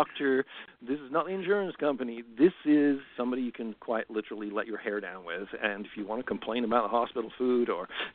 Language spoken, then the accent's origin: English; United Kingdom; And I'm a Brit originally, and I hadn't been in this country a whole long time.